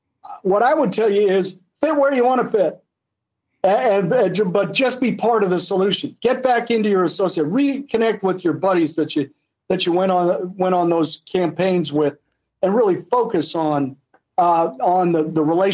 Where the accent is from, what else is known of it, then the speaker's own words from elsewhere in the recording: Fort Hood, Texas, United States; born there; of course I was born into it. I was born in Fort Hood, Texas.